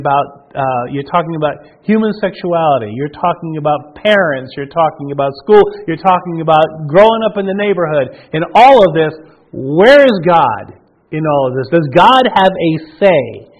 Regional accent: Long Island, New York, United States; moved away as an adult; now in Denver, United States; the young people that I grew up with in on Long Island

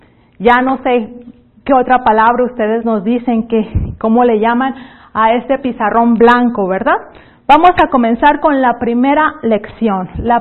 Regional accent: Mexico; accent: northeastern Mexican; mi acento es de una región del noreste de México, y por eso es un poco golpeado a comparación de algunas otras regiones de América, donde tienen un acento muy pausado

